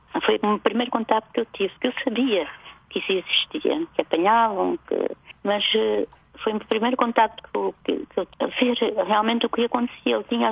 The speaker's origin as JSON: {"language": "Portuguese", "country": "Mozambique", "moved": "yes", "lives_now": "Portugal", "said": "Eu queria voltar para Moçambique, o meu pai tinha ficado."}